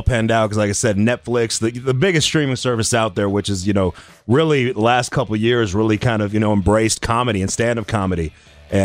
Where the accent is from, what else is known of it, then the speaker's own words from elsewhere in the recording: Colorado, United States; I've been in Colorado my entire life.